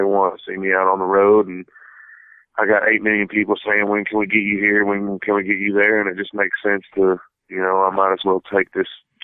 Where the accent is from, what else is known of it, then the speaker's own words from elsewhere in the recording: Texas, United States; I grew up on the Red River in northeast Texas